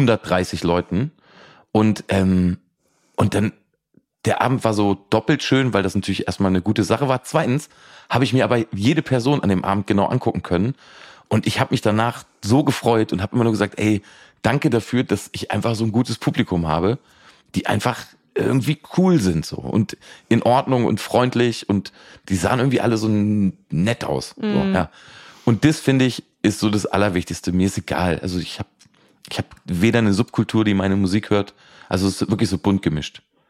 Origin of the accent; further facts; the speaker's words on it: Braunschweig, Lower Saxony, Germany; Ich habe jetzt gerade in meiner alten Heimat Braunschweig so ein ganz kleines Konzert gespielt